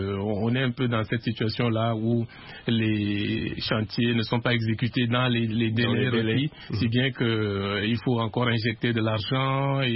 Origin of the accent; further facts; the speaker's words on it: Garoua, North, Cameroon; je suis de Roumdé Adia et que ce stade a été construit quand nous étions au lycée de Garoua.